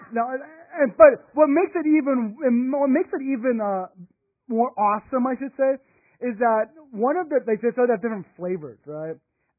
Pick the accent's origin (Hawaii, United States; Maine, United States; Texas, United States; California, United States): Texas, United States; Sugar Land; My hometown. That is where I am from. I am from Sugarland, Texas.